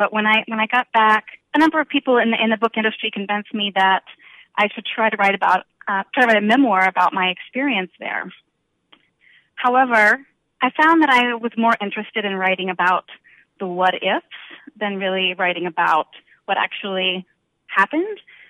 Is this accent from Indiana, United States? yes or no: no; Texas, United States; also born or lived in Nigeria; now in Austin, United States; Yes, I live in Austin now. I grew up in West Texas, but I didn't live in Texas for most of my 20s.